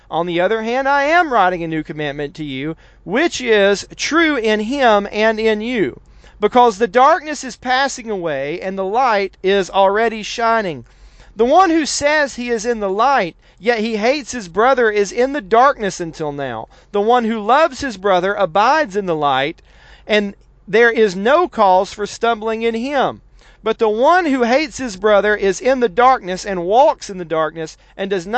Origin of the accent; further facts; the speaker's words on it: Cartersville, Georgia, United States; one here in my hometown of Cartersville.